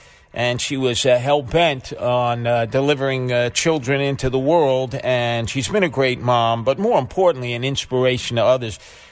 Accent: Brooklyn, New York, United States; born there; I'm 63, and I was … first in Brooklyn.

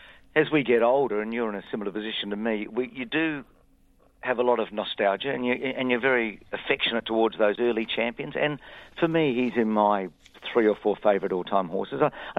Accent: Adelaide, South Australia, Australia; growing up in Adelaide in the 1960s, because I was born in 1953

